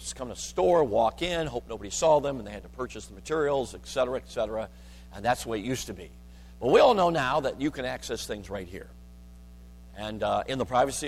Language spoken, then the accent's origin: English; Chicago, Illinois, United States; I grew up in Chicago. This never happened, though it could have.